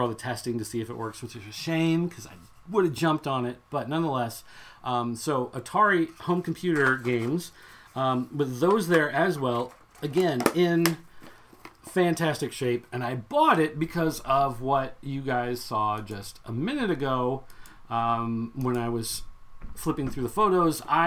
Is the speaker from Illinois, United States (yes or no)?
yes; Springfield, Illinois, United States; So being that I am from Springfield, I come down on 55 and then you come down on 255 and come around and there is Saga Toys.